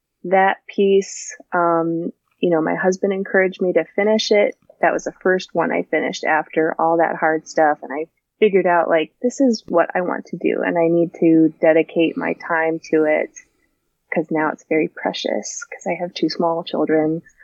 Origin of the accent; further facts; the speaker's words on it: Illinois, United States; I grew up in the North Shore suburbs of Chicago.